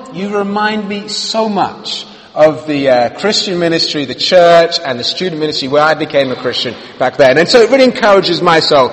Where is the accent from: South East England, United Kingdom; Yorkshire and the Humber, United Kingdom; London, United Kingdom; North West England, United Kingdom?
London, United Kingdom; I'm a Londoner, born and bred, come on, and I studied at Liverpool University and then at the UW, and then I finished off my studies at UCL